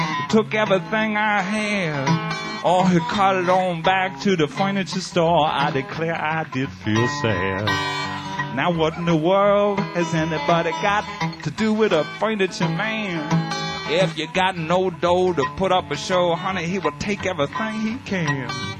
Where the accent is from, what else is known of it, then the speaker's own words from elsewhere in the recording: New York City, New York, United States; I think it's perhaps time to speak to you in favor of my hometown, which is New York City. I come from New York City.